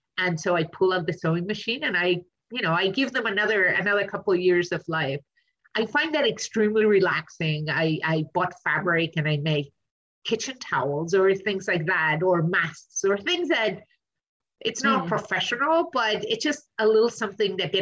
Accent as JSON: {"language": "English", "country": "Argentina", "second_language": "English", "said": "Fortunately, in Argentina, I am from Argentina. I went to college there."}